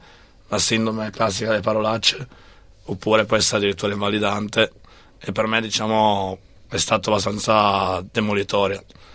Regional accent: Piedmont, Italy; io sono del Piemonte, quindi un piccolo paese in Piemonte nel nord Italia.

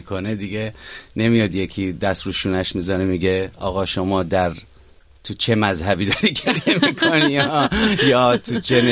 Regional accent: Iran; now in Australia; وقتی اومدم استرالیا گفتم خب من تو ایران حالا زبان فارسی رو یاد گرفتم، اینجا رو بیام انگلیسی رو یاد بگیرم.

